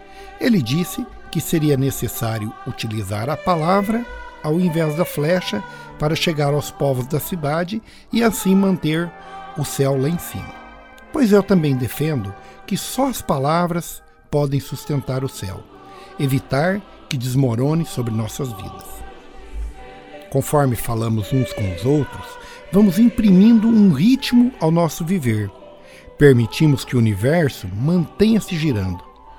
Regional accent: Santa Catarina, Brazil; Tenho uma lembrança da minha infância lá em Santa Catarina.

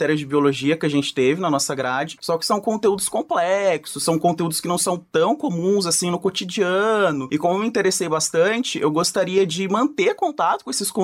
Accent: Palmital, São Paulo, Brazil; moved away as an adult; now in Londrina, Brazil; Eu vim lá de Palmital, interiorzão do estado de São Paulo, ali entre Assis, Ourinhos. Cheguei aqui em março de 2018

